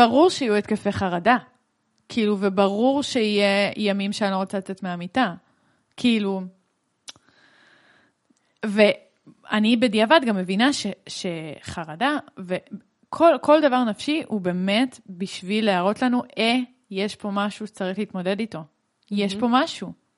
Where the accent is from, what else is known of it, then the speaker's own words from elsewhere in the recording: Rishon LeZion, Central District, Israel; כן, גדלתי בראשון.